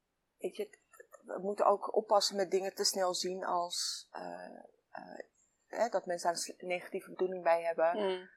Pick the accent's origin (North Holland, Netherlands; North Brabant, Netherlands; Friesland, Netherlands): North Holland, Netherlands; Amsterdam; ik ben in Amsterdam geboren en opgegroeid en... Ik voel me Nederlands. Ik ben in Nederland naar school gegaan. Ik ben in Nederland aan het werk. En ik ben in Nederland raadslid.